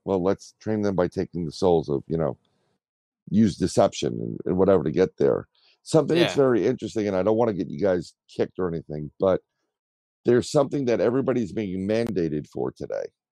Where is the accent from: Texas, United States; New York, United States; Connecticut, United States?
New York, United States; Bronx; I grew up in the Bronx.